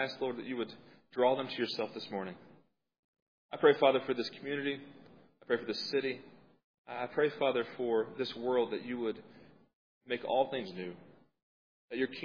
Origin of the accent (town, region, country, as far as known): Hendersonville, North Carolina, United States